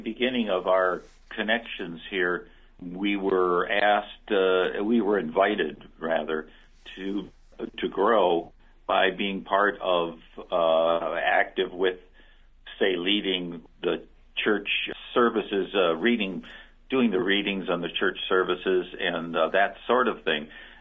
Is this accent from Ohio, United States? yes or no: yes; Parma, Ohio, United States; Well, I came from Parma, but Cindy is originally from Chicago.